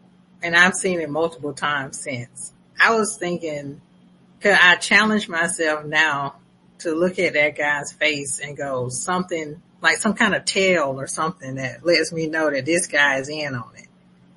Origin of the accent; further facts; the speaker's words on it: Atlanta, Georgia, United States; I'm from Atlanta, so rush hour is like every day.